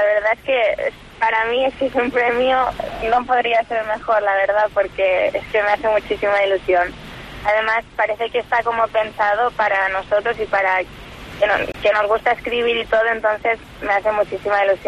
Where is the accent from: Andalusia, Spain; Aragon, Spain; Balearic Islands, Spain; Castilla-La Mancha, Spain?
Balearic Islands, Spain; Felanitx; desde mi pueblo no se suele fomentar mucho la escritura y la lectura, y entonces me hace mucha ilusión porque viniendo desde el sitio de donde vengo es para mí mucho honor poder representar y ir hasta Madrid y todo.